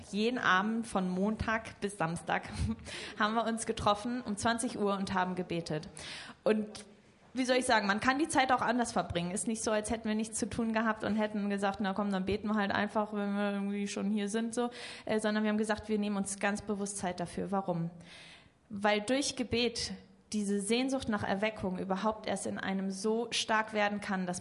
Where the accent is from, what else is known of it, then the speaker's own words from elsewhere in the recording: Hamburg, Germany; ich komme aus der Nähe von Hamburg und wir gründen jetzt hier Kirche.